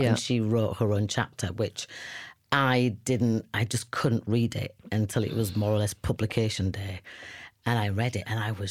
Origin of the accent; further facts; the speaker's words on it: Leeds, Yorkshire and the Humber, United Kingdom; also born or lived in Los Angeles, United States; in 2019, I left LA, came back to Leeds, back to my hometown, lived with my mother because I had nowhere else to stay.